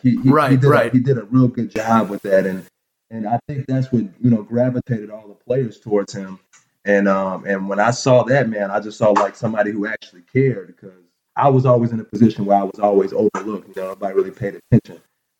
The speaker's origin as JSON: {"language": "English", "town": "Chicago", "region": "Illinois", "country": "United States", "tie": "born or raised there", "said": "I grew up in Chicago, Rogers Park."}